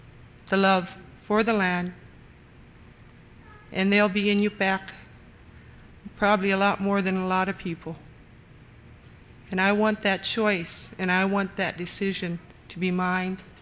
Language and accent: English; Kotzebue, Alaska, United States; as a person born and raised in Kotzebue, living in probably both worlds